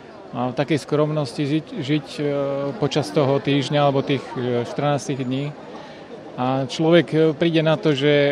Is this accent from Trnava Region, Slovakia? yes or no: yes; Piešťany, Trnava Region, Slovakia; Spiešťan som